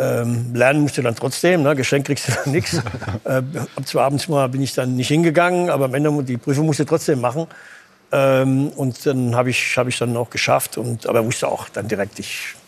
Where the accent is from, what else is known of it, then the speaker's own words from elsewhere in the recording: Hanau, Hesse, Germany; an meinem Heimatort in Hanau, wo ich aufgewachsen bin, am Hinterhof mit den Wäschestangen, Garagen.